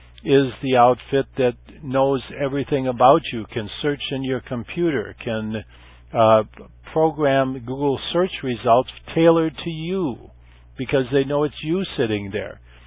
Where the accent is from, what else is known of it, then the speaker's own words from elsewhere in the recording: Minnesota, United States; And, of course, I grew up in Minnesota and shoveled my share of snow for $5 for the little old lady down the street